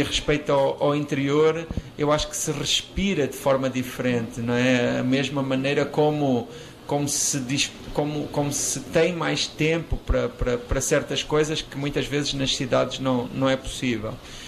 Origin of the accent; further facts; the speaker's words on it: Alentejo, Portugal; born there; que toma como referência esse lugar que existe e que é uma pequena comunidade de 1000 pessoas na região do Alentejo, no sul de Portugal